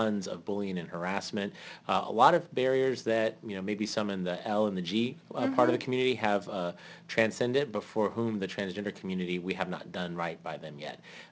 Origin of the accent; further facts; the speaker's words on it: San Diego, California, United States; I am the son of a hotel maid and a gardener, and, you know, I grew up here in San Diego.